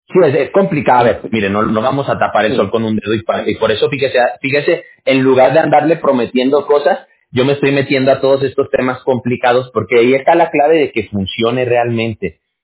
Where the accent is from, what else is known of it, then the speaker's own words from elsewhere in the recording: Mexico; yo que soy de México